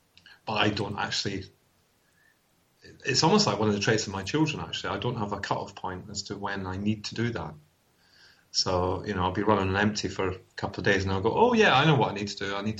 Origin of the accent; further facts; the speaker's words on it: Scotland, United Kingdom; I'm anglified Scottish, I believe.